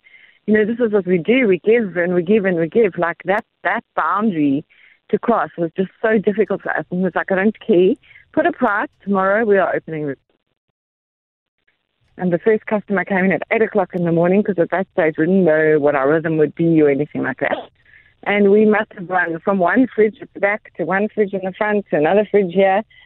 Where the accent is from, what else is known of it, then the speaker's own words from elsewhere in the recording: South Africa; But us as a South African family